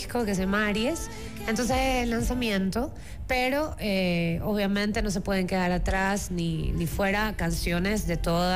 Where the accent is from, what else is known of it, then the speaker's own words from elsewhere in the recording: Guayaquil, Guayas, Ecuador; yo iba siempre a la playa, específicamente Salinas, porque soy de Guayaquil.